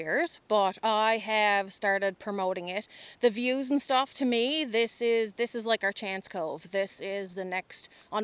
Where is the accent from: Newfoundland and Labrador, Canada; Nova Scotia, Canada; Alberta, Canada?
Newfoundland and Labrador, Canada; Bay Roberts; I'm originally from Bay Roberts, and I live on the Trinity Bay side now.